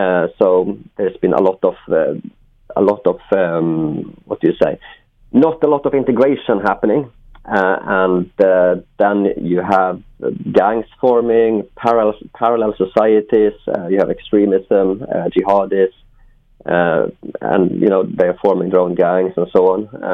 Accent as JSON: {"language": "English", "country": "Sweden", "said": "I'm from Sweden, obviously"}